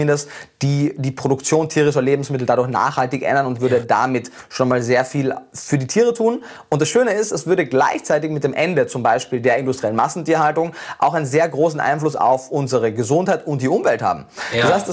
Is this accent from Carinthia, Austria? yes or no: yes; Carinthia, Austria; born there; also born or lived in Vienna; also ich war ja durchgehend in Österreich, ich bin in Kärnten geboren, habe dann in Wien mein Studium gemacht, das heißt, ich bin innerhalb von Österreich umgezogen